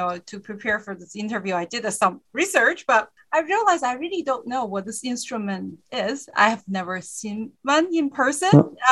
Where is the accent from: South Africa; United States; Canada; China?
China; I grew up in China, and over there, in the beginning, I remember I had the choice of learning keyboard or accordion